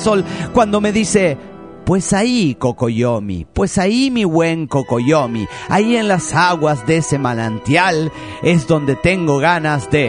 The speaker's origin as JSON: {"language": "Spanish", "town": "Seattle", "region": "Washington", "country": "United States"}